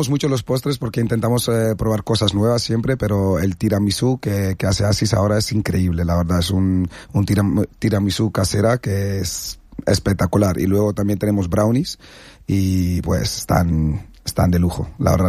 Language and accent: Spanish; Netherlands; De Holanda.